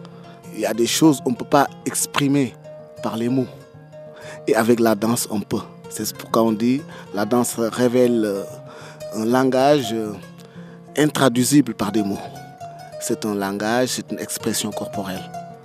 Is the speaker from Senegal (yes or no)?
yes; Louga, Senegal; Mon papa, il était directeur artistique d'une troupe de danse et de théâtre de mon pays d'origine, Louga, Sénégal.